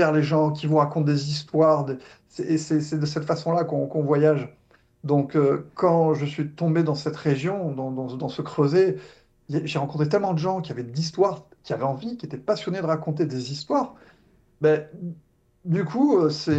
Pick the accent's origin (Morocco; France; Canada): France; Southern France; d'où est-ce que je viens de la France métropolitaine, dans le sud de la France. Mon parcours, j'ai toujours été quelqu'un vivant dans des petits villages.